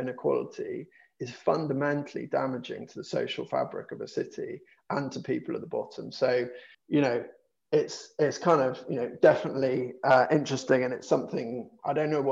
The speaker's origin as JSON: {"language": "English", "region": "South West England", "country": "United Kingdom", "tie": "born or raised there", "said": "because I'm from the south, I guess, was born and I grew up in Dorset"}